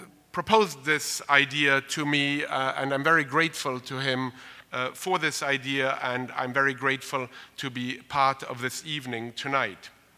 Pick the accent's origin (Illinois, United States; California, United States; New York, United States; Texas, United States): Texas, United States; Houston; born there; also born or lived in Belgium; My grandparents were Russian and Romanian. My sister is Mexican, and as all of you can tell, I was born in Houston, Texas.